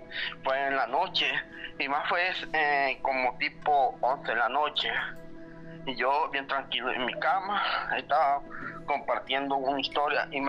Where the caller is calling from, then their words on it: El Salvador; Soy de El Salvador. Buenas noches. Soy de país de El Salvador.